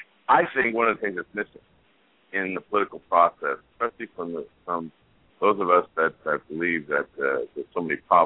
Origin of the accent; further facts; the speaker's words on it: New York City, New York, United States; now in Atlanta, United States; From New York City. I live in Atlanta.